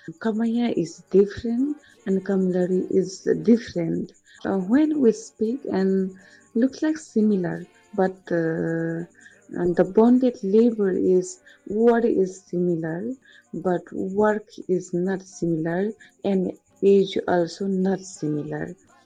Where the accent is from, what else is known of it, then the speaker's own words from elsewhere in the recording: Dang, Lumbini Province, Nepal; English is a second language; I am from Dang. … is one of the indigenous community and belongs to the Tharu community. And this Tharu community especially lives in Nepal